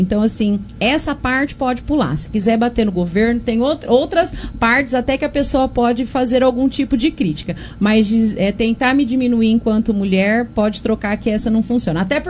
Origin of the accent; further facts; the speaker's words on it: Monte Alto, São Paulo, Brazil; eu sou daqui de Monte Alto.